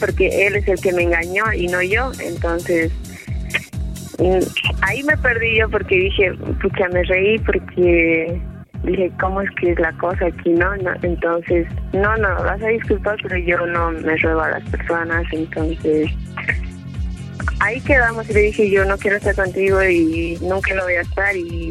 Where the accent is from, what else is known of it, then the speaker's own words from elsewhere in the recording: Cochabamba, Bolivia; Yo soy de Cochabamba.